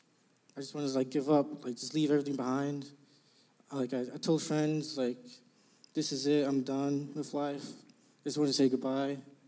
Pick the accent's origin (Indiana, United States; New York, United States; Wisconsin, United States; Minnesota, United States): New York, United States; now in Stamford, United States; Well, I was I'm from Westchester, New York. Mm-hmm. See, I came here to Stamford when I was, like, in middle school.